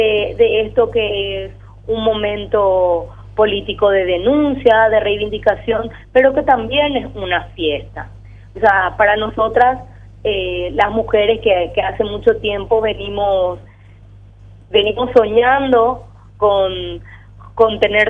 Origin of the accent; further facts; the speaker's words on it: Paraguay; tenemos una historia de resistencia muy grande como mujeres paraguayas.